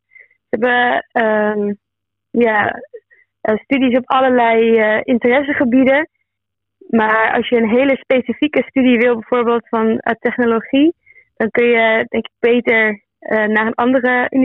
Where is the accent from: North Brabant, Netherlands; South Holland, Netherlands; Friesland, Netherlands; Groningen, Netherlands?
Groningen, Netherlands; En ik kom zelf uit Groningen, dus ik kan het niet echt vergelijken met een andere stad. Ik heb niet in een andere stad gewoond.